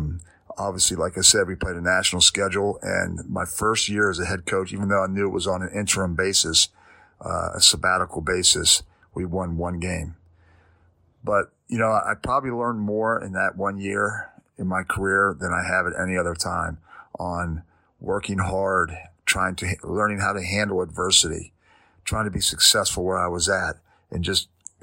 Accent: Carlisle, Pennsylvania, United States; I came out of college and I came back to my hometown in Carlisle, PA, and it was where I played. I always wanted to coach where I played.

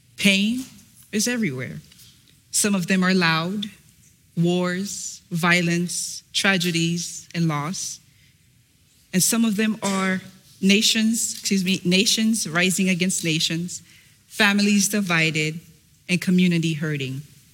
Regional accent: Florida, United States; born there; I'm originally from Haiti, and I was born here in the state of Florida.

